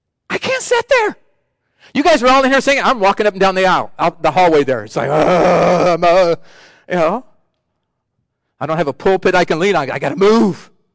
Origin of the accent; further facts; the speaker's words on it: United States; born there; I am glad I was born in America. I am glad I live in America.